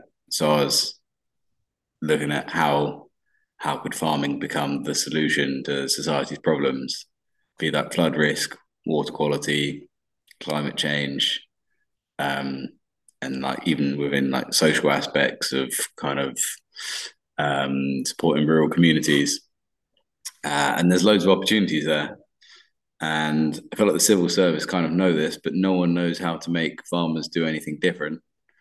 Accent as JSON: {"language": "English", "region": "London", "country": "United Kingdom", "tie": "born or raised there", "said": "I grew up in London, then did a master's in civil and environmental engineering in Leeds."}